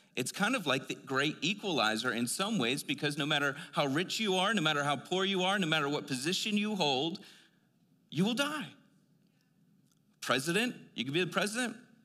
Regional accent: Philadelphia, Pennsylvania, United States; And where I grew up Northeast America in Philly, that Philadelphia had been around before our nation was formed.

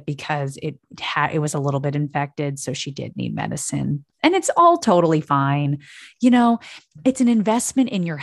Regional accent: East Coast, United States; I'm from the East Coast.

